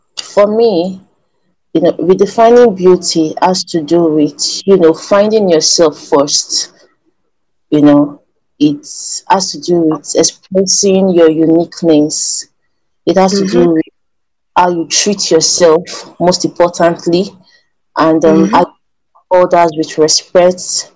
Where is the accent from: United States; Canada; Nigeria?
Nigeria; Edo; and I'm from Edo State.